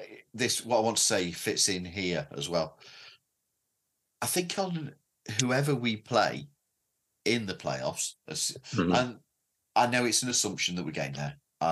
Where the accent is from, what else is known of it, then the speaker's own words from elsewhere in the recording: Boston, Massachusetts, United States; now in Orlando, United States; Mate, we're from Boston.